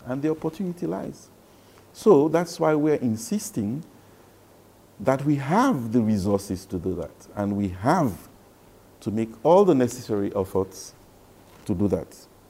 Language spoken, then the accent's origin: English; Sierra Leone; And I'm just coming from Sierra Leone, my own country.